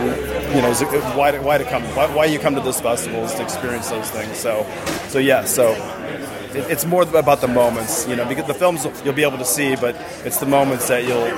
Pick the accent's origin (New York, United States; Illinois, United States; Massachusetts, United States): Illinois, United States; Chicago; I'm from Chicago.